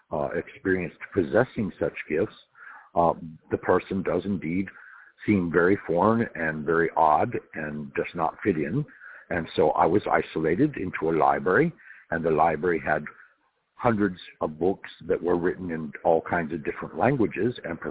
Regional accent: Santa Monica, California, United States; I am originally from California, and that is where I grew up. I was born in Santa Monica back in the 50s, and so I am currently 65.

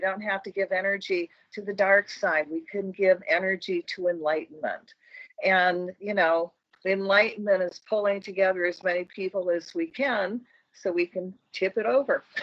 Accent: Michigan, United States; You know, I'm from Michigan too. That's why we get each other's sense of humor

